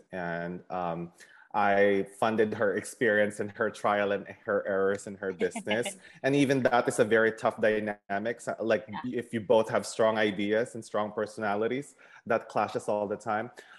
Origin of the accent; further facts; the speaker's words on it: Philippines; I think what I learned as well growing up in the Philippines and seeing people who are above my social status in life